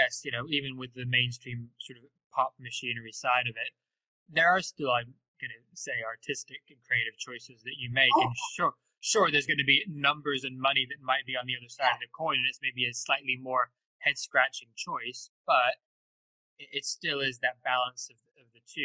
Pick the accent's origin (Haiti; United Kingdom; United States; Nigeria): United Kingdom; I'm British. I can say that too.